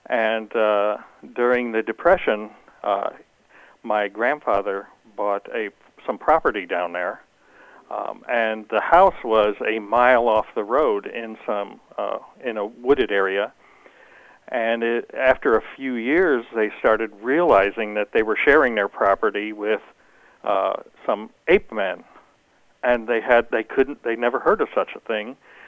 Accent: Missouri, United States; I'm a skeptic. I'm born and raised in Missouri, and I'm a very skeptical person by my nature.

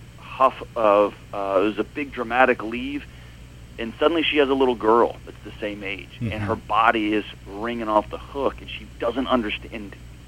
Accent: Texas, United States; I'm from Texas, and so we obviously are crazy about our football.

